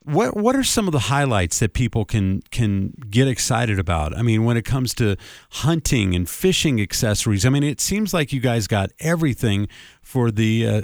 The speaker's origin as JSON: {"language": "English", "town": "Colorado Springs", "region": "Colorado", "country": "United States", "tie": "born there", "said": "I mean, I was born in Colorado Springs in 1965"}